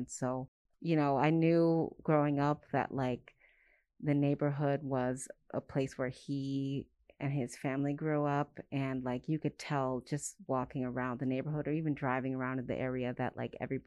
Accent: Tucson, Arizona, United States; Yeah, I'm born and raised in Tucson. So, you know, this is all I know, really.

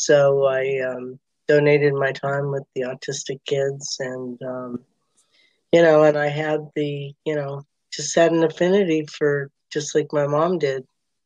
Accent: California, United States; born there; My parents were from Queens and Long Island, but I was born in California. My dad was Navy.

